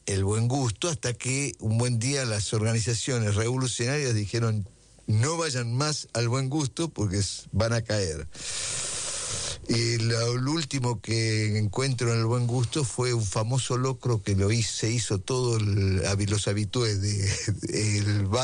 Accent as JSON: {"language": "Spanish", "region": "Buenos Aires", "country": "Argentina", "tie": "born or raised there", "also_born_or_lived": "Tucumán", "said": "No, yo nací en Tucumán, mi hermano también nació en Tucumán, los dos, pero nos criamos en Buenos Aires. Después hicimos la universidad en Tucumán."}